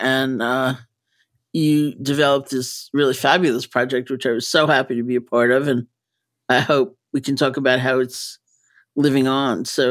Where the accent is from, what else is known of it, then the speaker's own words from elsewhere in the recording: New York, United States; because I am a New Yorker and I know a lot of people in the theater